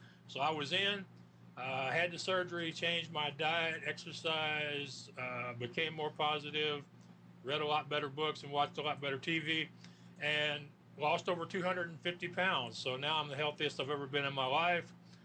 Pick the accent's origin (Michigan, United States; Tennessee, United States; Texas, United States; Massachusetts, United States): Texas, United States; Spring; I'm from Spring, which is just a little bit further up the road. But yes, I'm born and raised in Texas.